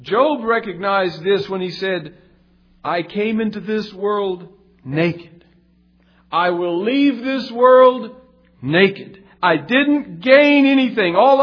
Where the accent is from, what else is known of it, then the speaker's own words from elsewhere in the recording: Kentucky, United States; Occasionally, I look at the website of my hometown newspaper in Kentucky